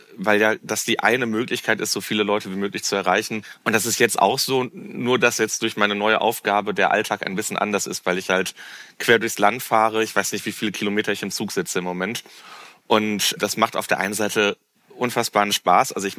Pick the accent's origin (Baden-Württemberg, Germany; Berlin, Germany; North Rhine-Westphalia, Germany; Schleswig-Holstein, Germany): North Rhine-Westphalia, Germany; Duisburg; Ich bin ja als Duisburger